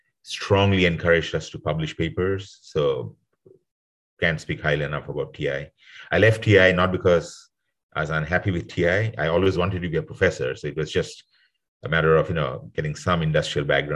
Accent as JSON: {"language": "English", "country": "Bhutan", "tie": "born or raised there", "also_born_or_lived": "Sudan", "said": "I was born in Sudan. I spent about 5 years there. My brother was also born there. And then after a while, we grew up in Bhutan, which is a small country between India and China."}